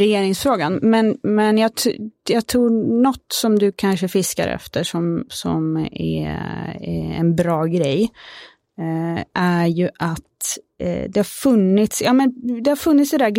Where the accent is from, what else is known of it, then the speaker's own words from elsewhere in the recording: Skövde, Västra Götaland County, Sweden; Jag är från Skövde.